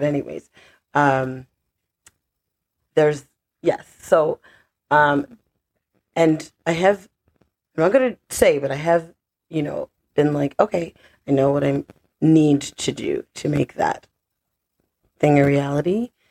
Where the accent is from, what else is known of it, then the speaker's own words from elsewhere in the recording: Nigeria; I'm Nigerian, so yeah. And stubbornness is one of our wonderful characteristics.